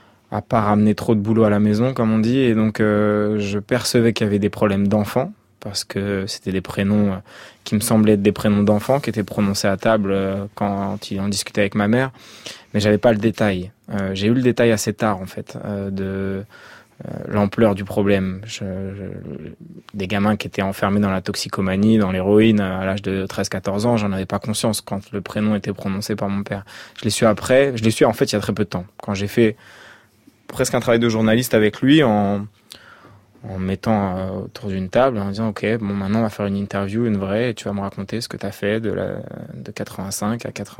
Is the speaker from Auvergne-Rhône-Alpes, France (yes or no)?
no; Ris-Orangis, Île-de-France, France; Moi, j'ai grandi à Ris-Orangis, qui est une ville qui n'est pas pire que plein d'autres villes en banlieue parisienne, mais qui a ce grand avantage d'être une ville dans laquelle on trouve encore une réelle mixité sociale.